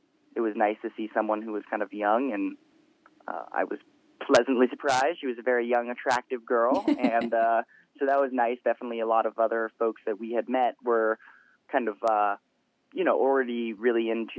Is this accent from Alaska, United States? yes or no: yes; Alaska, United States; Well, I grew up in Alaska. I went to Chugiak High School and graduated in 2008.